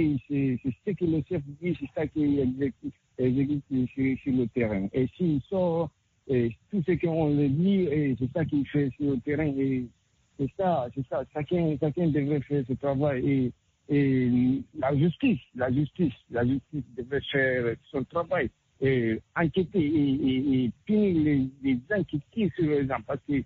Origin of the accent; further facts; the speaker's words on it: Guinea; mon pays, la Guinée-Conakry, je pense bien, je suis d'origine de Guinée-Conakry.